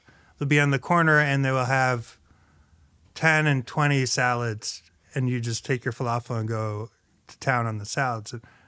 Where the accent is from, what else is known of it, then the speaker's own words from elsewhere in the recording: Iowa City, Iowa, United States; also born or lived in Israel; I was born in Israel too, but I actually moved to Iowa City when I was three.